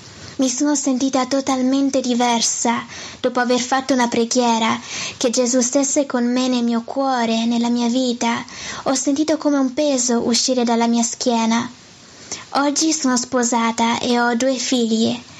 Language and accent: Italian; Peru; Sono di Perù, li ho conosciuti lì.